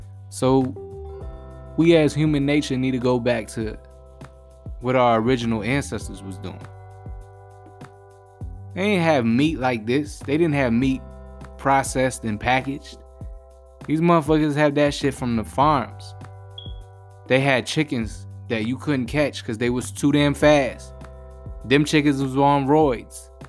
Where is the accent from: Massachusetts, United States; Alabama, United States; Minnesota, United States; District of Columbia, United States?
Massachusetts, United States; Boston; If y'all ever seen movies of The Departed, I'm from Boston, that's how it looks.